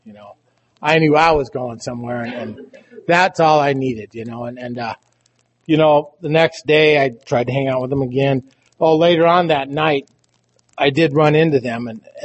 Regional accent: Rapid City, South Dakota, United States; now in Custer, United States; I'm from South Dakota. I'm from, originally from Rapid City. I live in Custer now.

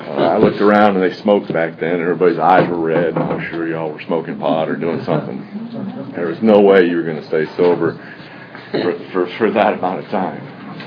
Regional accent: Cleveland, Ohio, United States; born there; You know, I was born in Cleveland, Ohio. Pretty good, you know, really good family.

